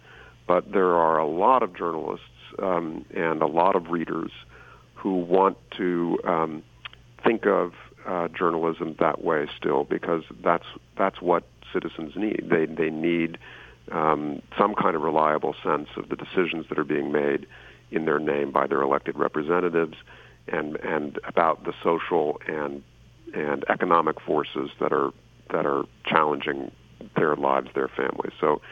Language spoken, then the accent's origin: English; Washington, District of Columbia, United States; I grew up in Washington, D.C., and so I follow the sports teams down there, and I'm interested in local politics.